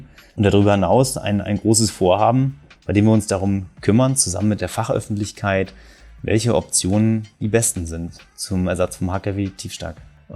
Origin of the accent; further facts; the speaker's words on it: Kiel, Schleswig-Holstein, Germany; now in Hamburg, Germany; Ich bin Kieler Jung und arbeite in Hamburg